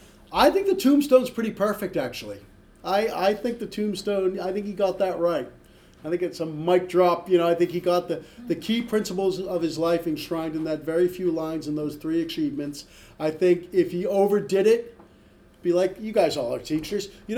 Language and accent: English; United States; now in Scotland, United Kingdom; I said, well, I'm American. He couldn't kind of compute that I was American and lived abroad.